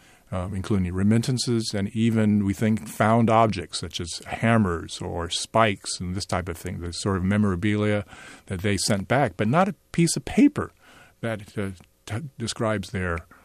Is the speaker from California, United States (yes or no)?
yes; Oakland, California, United States; I grew up in Oakland, and I was always interested about the railroad workers